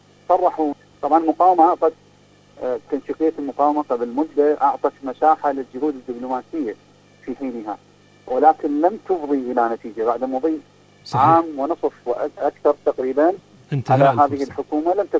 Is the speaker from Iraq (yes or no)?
yes; Iraq; نحن كشعب عراقي